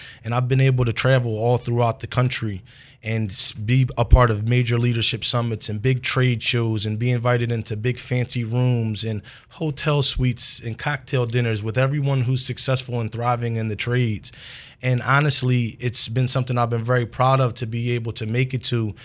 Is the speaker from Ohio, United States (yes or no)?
no; Philadelphia, Pennsylvania, United States; I grew up in the East Mount Airy section of the city.